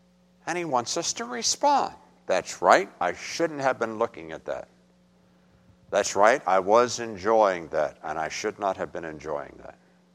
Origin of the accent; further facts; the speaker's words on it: West Virginia, United States; trust me, I'm from West Virginia.